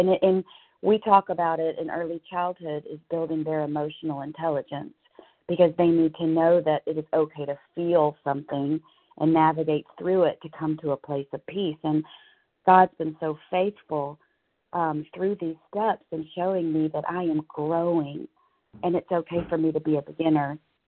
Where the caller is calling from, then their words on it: Fairview, Tennessee, United States; Good morning. I'm calling from Fairview, Tennessee.